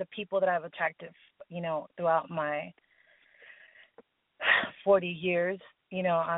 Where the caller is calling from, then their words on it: San Antonio, Texas, United States; I am calling from San Antonio, Texas.